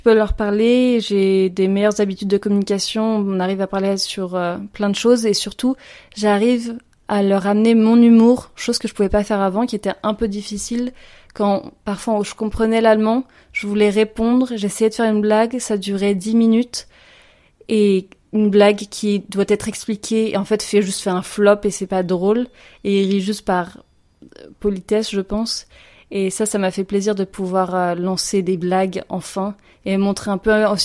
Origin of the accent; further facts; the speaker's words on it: France; je suis franco-autrichienne, j'ai grandi en France, mais j'ai une mère autrichienne qui ne m'a pas parlé allemand étant petite.